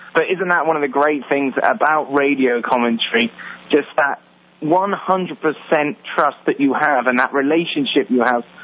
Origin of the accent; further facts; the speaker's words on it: South West England, United Kingdom; I grew up in Cornwall. There were no grounds.